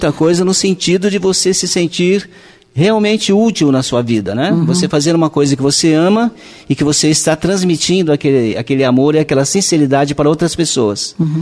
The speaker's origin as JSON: {"language": "Portuguese", "region": "São Paulo", "country": "Brazil", "lives_now": "Paquetá, Brazil", "said": "Então, eu sou de São Paulo, né?"}